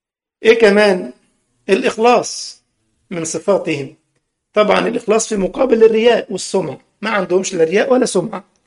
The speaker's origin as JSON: {"language": "Arabic", "country": "Egypt", "said": "كان زمان عندنا في مصر كان في حاجة اسمها السرير أبو عمدان"}